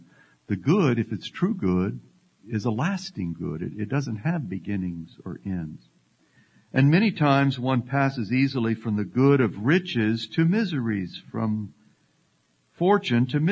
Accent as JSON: {"language": "English", "region": "Texas", "country": "United States", "said": "continue this program broadcast today from Great State, my home state of Texas."}